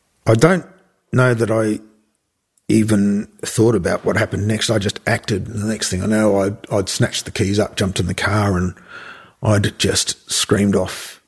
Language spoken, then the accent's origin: English; Geraldton, Western Australia, Australia; now in Perth, Australia; But I grew up in Geraldton and I ended up in Boorloo as a result of leaving the Navy in the late 90s.